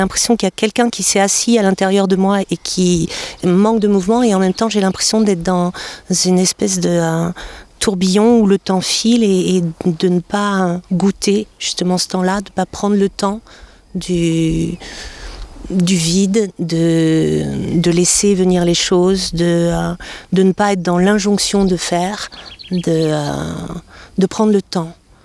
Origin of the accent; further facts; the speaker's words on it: Toulouse, Occitanie, France; je viens de Toulouse, j'ai 58 ans